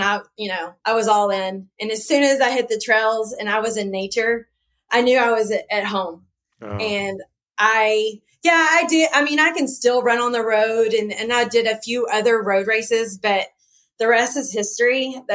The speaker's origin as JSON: {"language": "English", "town": "Denison", "region": "Texas", "country": "United States", "tie": "born there", "said": "And I was born in Denison, Texas."}